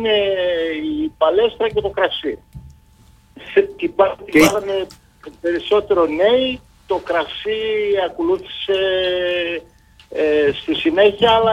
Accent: Central Macedonia, Greece; Γεννήθηκα στο Γραβδίσκο Σερώνη. Είμαι θρακικής καταγωγής από την Ανατολική Θράκη. Οι παππούδες μου ήρθαν από την Ανατολική Θράκη το 1922. Και σχολείο πήγα εκεί στη Ζύχνη

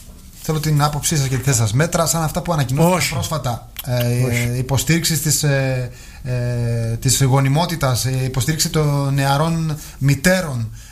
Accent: Greece; πέρα από το εντάξει ότι είμαστε Έλληνες

